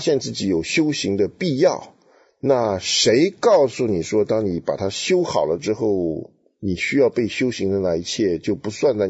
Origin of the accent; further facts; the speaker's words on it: China; 我们中国人这种思想是他能够知道这些事情是所谓冤有头债有主的啊